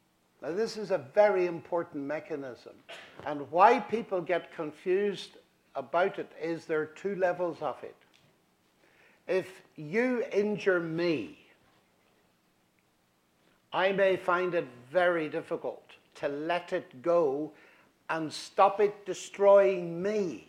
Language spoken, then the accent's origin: English; Northern Ireland, United Kingdom; I come from Northern Ireland